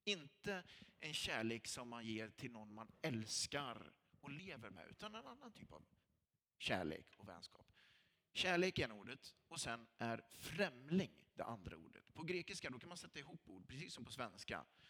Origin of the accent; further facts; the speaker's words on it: Lidköping, Västra Götaland County, Sweden; Jag kommer från Lidköping och då skulle man lära sig att de olika bergarterna på Kinnekulla, det är jätteviktigt när man bor i Lidköping, där jag växte upp.